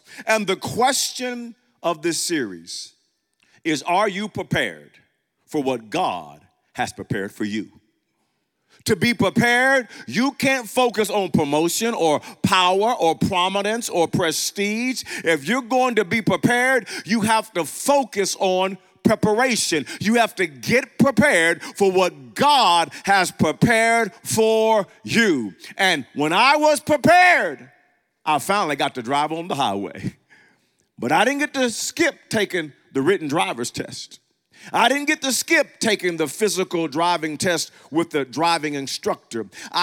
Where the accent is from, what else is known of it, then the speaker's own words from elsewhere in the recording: Wewoka, Oklahoma, United States; When I was a kid, growing up in Wewoka, Oklahoma, 8, 9, 10 years old